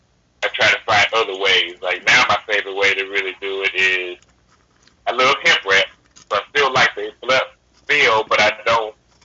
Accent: Arkansas, United States; I'm a Southern boy by nature. I was born and raised in Arkansas.

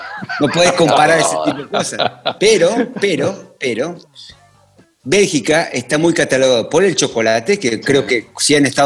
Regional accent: Argentina; qué sé yo, soy argentino, o sea, por el resto

